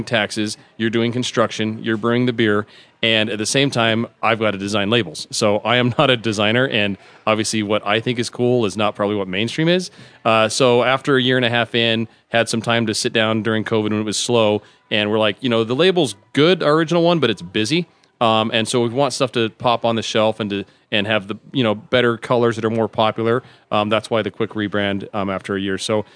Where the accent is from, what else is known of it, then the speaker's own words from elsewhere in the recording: Utah, United States; Growing up in Utah with the 4% thing, you've walked into bars and there's 5 tap handles of the same brewery.